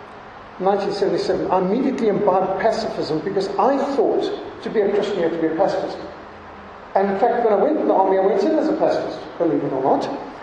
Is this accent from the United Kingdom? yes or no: no; Zimbabwe; I was brought up in Rhodesia. Our teachers carried machine guns. We were brought up where rifles were propped up by the door and over the mantelpiece in the farm.